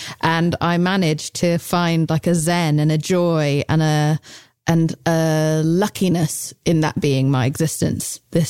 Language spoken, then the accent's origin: English; England, United Kingdom; And I'm English, so we never get goosebumps.